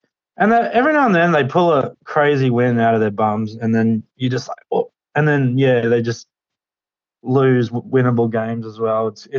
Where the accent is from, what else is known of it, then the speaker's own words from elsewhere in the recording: Brisbane, Queensland, Australia; and I'm originally from Brizzy, so the cold, yeah, I really do feel it, you know.